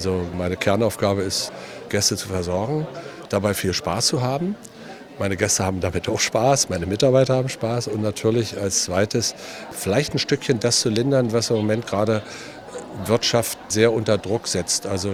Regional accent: Saxony-Anhalt, Germany; Also, es ist meine Heimat, ich fühle mich hier sehr wohl und ich kann mir nichts anderes vorstellen, als weiter in der Altmark aktiv zu sein

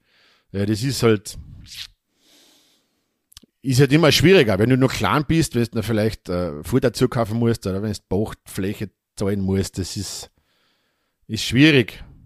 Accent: Austria; aber ich glaube dort bei uns in Österreich oder ob das jetzt Bayern oder Südtirol ist

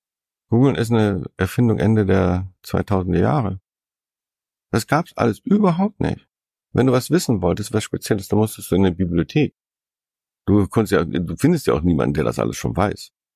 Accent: Northern Germany, Germany; ich komme aus dem Norden

